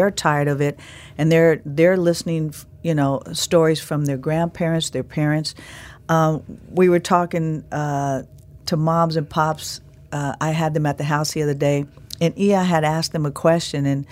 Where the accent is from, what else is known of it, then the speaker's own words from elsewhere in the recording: Oakland, California, United States; born and raised in the Bay Area in Oakland, and seeing the Black Panthers